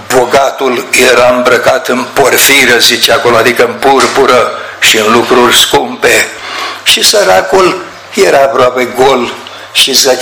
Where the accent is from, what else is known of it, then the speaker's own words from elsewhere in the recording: Baia Mare, Maramureș County, Romania; Dar eu sunt om mai de la Baia Mare, de la Baia Mare, da.